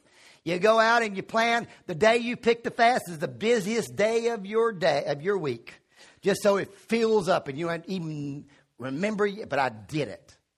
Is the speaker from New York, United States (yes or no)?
no; Virginia, United States; You know, the first time, I'm from Virginia, the first time I saw ashes on somebody's face